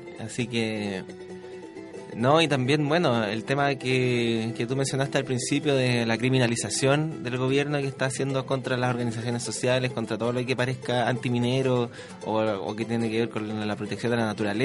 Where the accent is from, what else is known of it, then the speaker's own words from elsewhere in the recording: Chile; como chilenos, como acreedores, accionistas, se podría decir